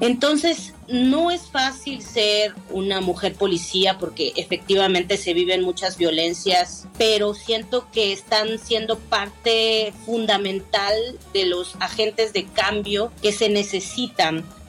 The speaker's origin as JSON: {"language": "Spanish", "town": "Miahuatlán", "region": "Oaxaca", "country": "Mexico", "tie": "born or raised there", "said": "Hola a todos, a todas. Vengo de la Sierra Sur del estado de Oaxaca. Crecí en una pequeña comunidad en el mercado de Miahuatlán."}